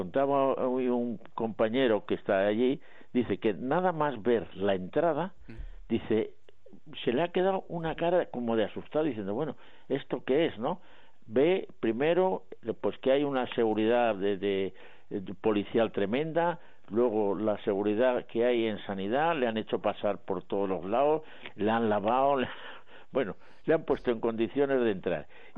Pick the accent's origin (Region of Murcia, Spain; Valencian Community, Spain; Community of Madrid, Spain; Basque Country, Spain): Community of Madrid, Spain; Madrid; yo me siento como madrileño y como español